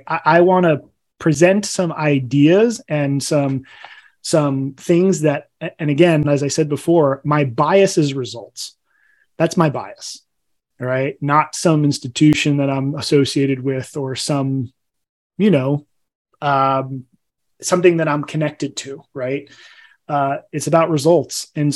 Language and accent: English; New Jersey, United States; I grew up in Northeast New Jersey.